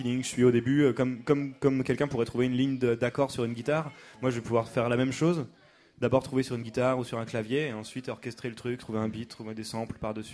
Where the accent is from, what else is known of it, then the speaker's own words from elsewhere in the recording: Caen, Normandy, France; born there; Je suis né à Caen, comme il y en a 1000 ici qui sont nés à Caen et tout.